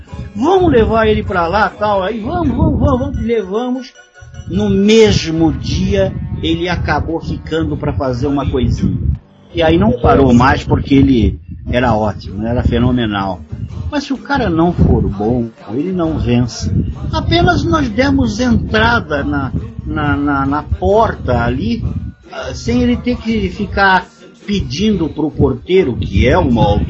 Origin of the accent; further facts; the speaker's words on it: Santos, São Paulo, Brazil; eu não via como morar em São Paulo, porque eu sou santista, eu gosto de praia